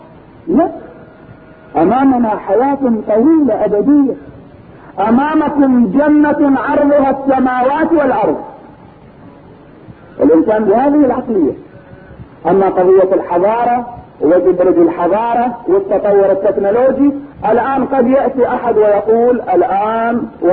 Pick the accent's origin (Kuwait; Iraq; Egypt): Kuwait; يعني الآن ليل عندنا في الكويت، الآن في أمريكا نهار